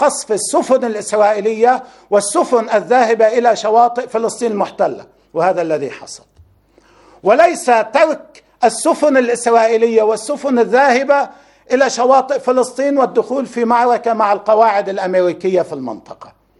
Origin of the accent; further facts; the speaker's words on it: Lebanon; هذا ما يجري عندنا في لبنان